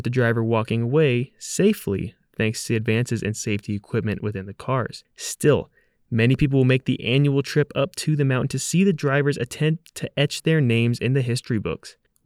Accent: Texas, United States; I am from Texas, and driving up mountains is one of the scariest things I learned that I can do when I came to Colorado.

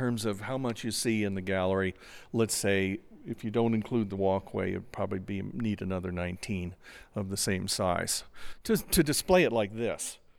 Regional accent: Boulder, Colorado, United States; I grew up here in Boulder

